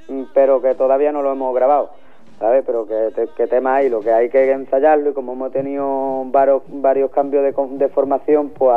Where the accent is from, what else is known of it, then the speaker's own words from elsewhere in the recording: El Puerto de Santa María, Andalusia, Spain; somos los tres de aquí, del puerto de Santa María, que es una localidad que está en la provincia de Cádiz. Y los tres somos de aquí